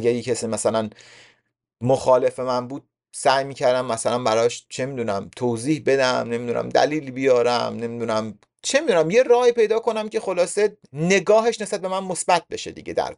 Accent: Iran; تو دنیایی بزرگ شدیم، تو زندگی بزرگ شدیم، مثلا ما ایرانی ها

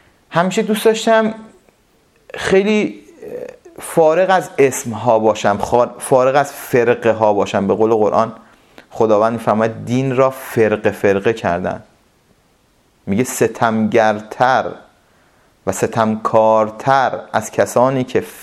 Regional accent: Iran; moved away; ما ایرانی هستیم یا میپرسن کجایی هستید، میگیم ایرانی هستیم

